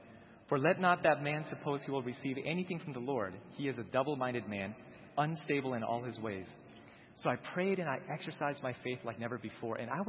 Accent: Maryland, United States; I was born and raised in Maryland.

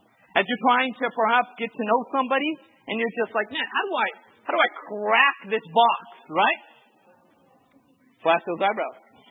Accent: California, United States; I grew up in Orange County.

